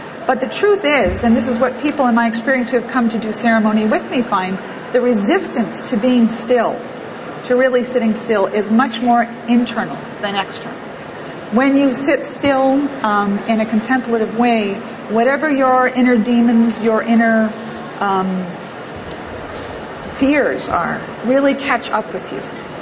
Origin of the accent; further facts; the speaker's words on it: New Liskeard, Ontario, Canada; I grew up in New Liskeard, so I was in Northern Ontario, so I was very comfortable and felt more connected to a sense of spirit in a natural setting.